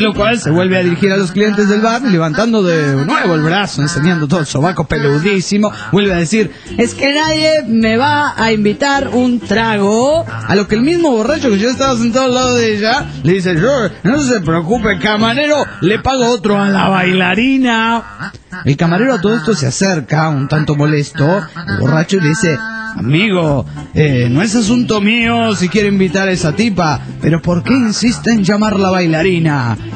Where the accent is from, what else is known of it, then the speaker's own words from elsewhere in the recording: Argentina; Hola, soy de Argentina